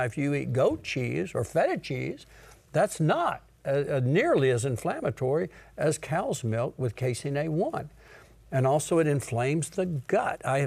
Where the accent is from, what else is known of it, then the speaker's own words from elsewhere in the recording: Mississippi, United States; born there; I was born in Mississippi in the South. I was taught to eat, if you had beans or butter beans, there was bacon grease in there.